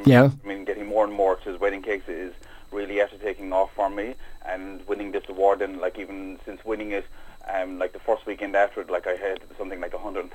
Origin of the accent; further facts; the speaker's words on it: Youghal, Munster, Ireland; I'm originally from Youghal. And my grandmother there used to live down underneath the arch on Grattan Street